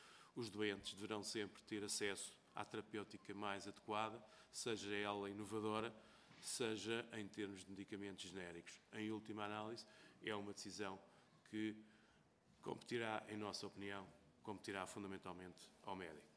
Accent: Portugal; e que imagino que todos, enquanto portugueses, para nós é importante

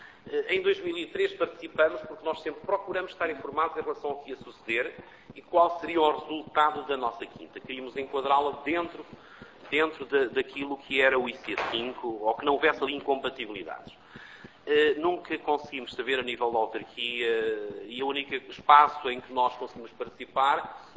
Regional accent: Vila Flor, Bragança, Portugal; sou natural de Vila Flor, tenho 50 anos

